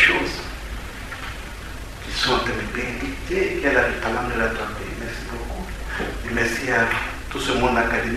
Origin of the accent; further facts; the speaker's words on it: Geneva, Switzerland; on a grandi à Genève, on a fait ce que l'adulte fait dans une ville.